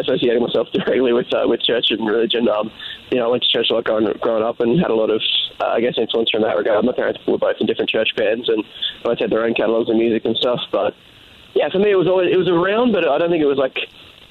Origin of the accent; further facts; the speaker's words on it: Canberra, Australian Capital Territory, Australia; now in United States; growing up in Canberra, which is not the biggest city in Australia by any shot